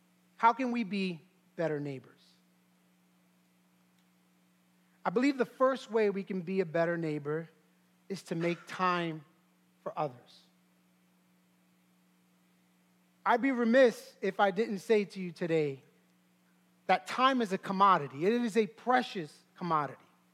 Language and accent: English; Brooklyn, New York, United States; You know, many of you know I grew up in East New York. I grew up in Brooklyn.